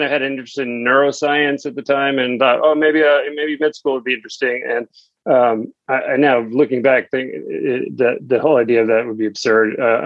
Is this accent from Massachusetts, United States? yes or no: yes; Boston, Massachusetts, United States; And I grew up in Boston, and I moved back here